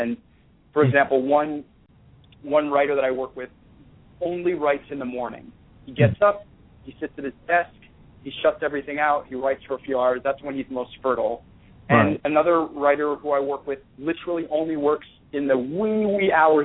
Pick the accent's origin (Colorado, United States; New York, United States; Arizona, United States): New York, United States; You know, you have to realize I'm a New Yorker.